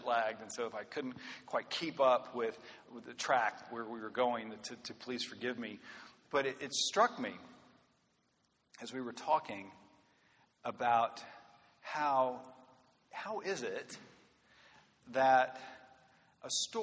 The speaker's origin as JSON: {"language": "English", "town": "Waco", "region": "Texas", "country": "United States", "said": "I'm from Waco. I don't know much about herding."}